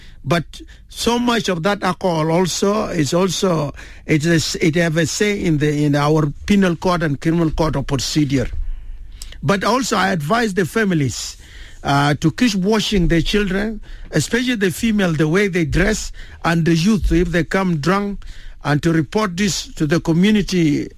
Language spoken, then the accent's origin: English; South Sudan; We had Sharia when we were still one country, but there's no Sharia within our territorial of Southern Sudan.